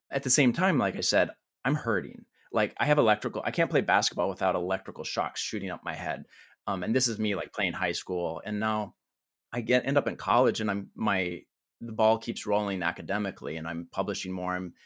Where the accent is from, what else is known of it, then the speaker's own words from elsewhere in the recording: Colorado, United States; also born or lived in Chicago; I'm from Chicago originally, and ended up in a rural town in Western Colorado.